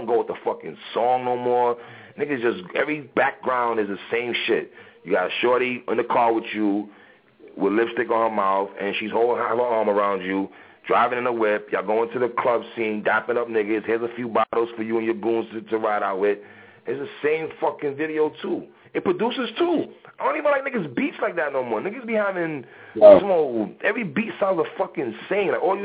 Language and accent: English; West Coast, United States; I'm a big West Coast fan. I was a West Coast fan. I grew up on the West.